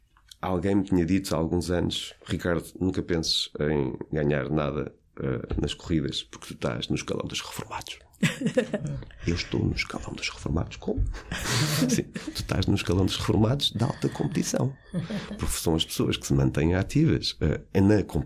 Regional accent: Nazaré, Leiria, Portugal; era a meia maratona de Nazaré, minha terra natal.

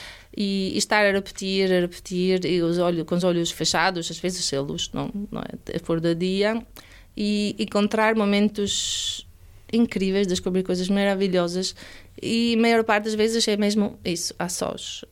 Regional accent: Portugal; Eu digo nossa porque também sou portuguesa.

